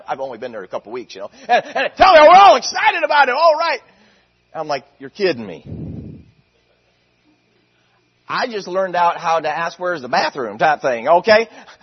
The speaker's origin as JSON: {"language": "English", "country": "United States", "accent": "American", "said": "and actually speak with my American accent"}